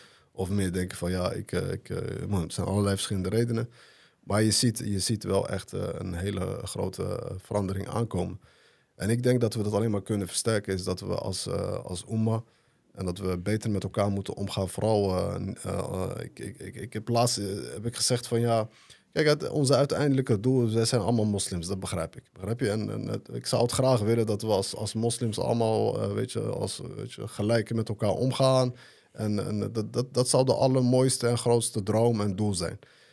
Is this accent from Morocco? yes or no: yes; Morocco; now in Netherlands; Laten we eens ervoor zorgen dat we als Marokkanen bij elkaar kunnen komen.